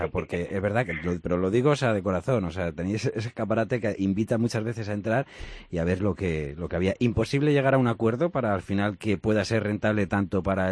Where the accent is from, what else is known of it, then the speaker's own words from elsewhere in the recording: Madrid, Community of Madrid, Spain; todo aquel que somos de Madrid o que haya pasado por Madrid